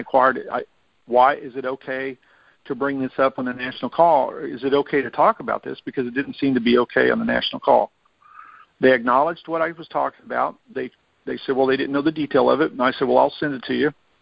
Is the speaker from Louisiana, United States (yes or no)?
no; Missouri, United States; And the reason I'm bringing up Missouri is because I'm from Missouri.